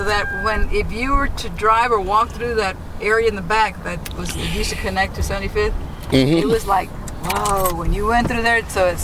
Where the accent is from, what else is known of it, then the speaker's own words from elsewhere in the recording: Houston, Texas, United States; So I'm proud that when I say I'm from the East End, I say Magnolia Park. And I take pride of that.